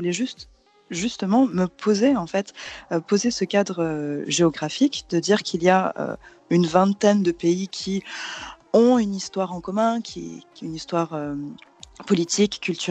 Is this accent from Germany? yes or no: no; France; Moi, je suis française, j'ai grandi en France